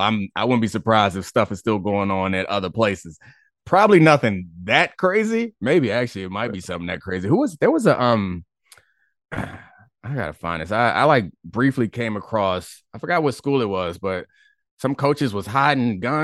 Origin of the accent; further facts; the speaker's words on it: Baltimore, Maryland, United States; I mean, I'm from Baltimore, so maybe that's what Google was thinking about